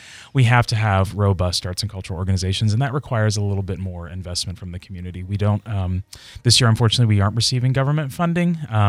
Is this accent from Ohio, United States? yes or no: yes; Cincinnati, Ohio, United States; I came from Cincinnati, Ohio.